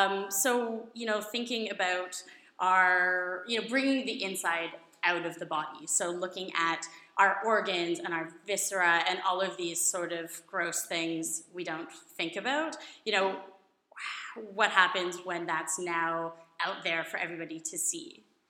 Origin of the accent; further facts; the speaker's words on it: Toronto, Ontario, Canada; I'm originally from Toronto, and I was pretty fortunate to have gone through an art school from grade 4 to 12